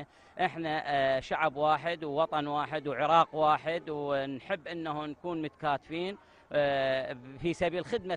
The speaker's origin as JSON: {"language": "Arabic", "town": "Baghdad", "region": "Baghdad Governorate", "country": "Iraq", "said": "من بغداد."}